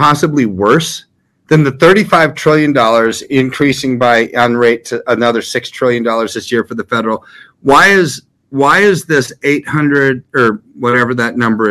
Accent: United States; I'm an American. I want the dollar to be strong.

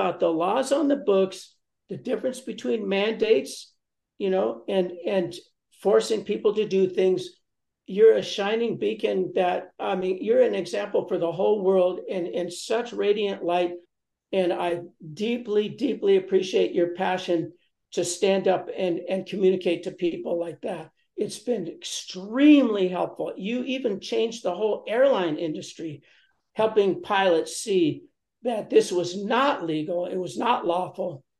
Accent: Malibu, California, United States; my lifelong friend who I grew up with in the Malibu colony, Matt Rapp, I've known since I was 4 years old.

